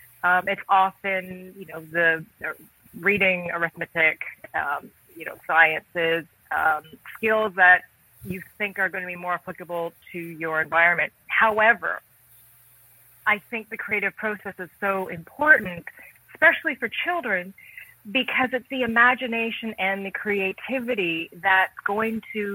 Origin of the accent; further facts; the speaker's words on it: Canada; I am an artist from Canada